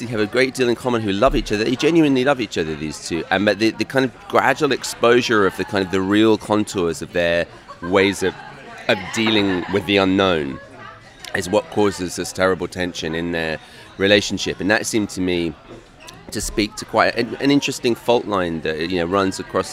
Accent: England, United Kingdom; accent: English; now in New York, United States; Since I'm now get identified as a New Yorker by other Americans in other parts, the English accent kind of gets bracketed into some sort of New Yorker thing.

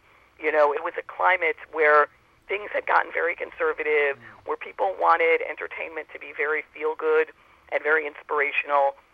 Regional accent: Chicago, Illinois, United States; Yes, well, I'm from Chicago. I lived away for 8 years, but I'm back in Chicago now.

